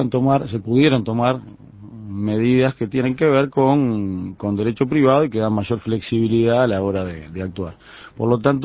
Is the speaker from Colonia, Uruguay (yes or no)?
no; Montevideo, Uruguay; Yo soy de Malvin, soy de los Cuatro Vientos.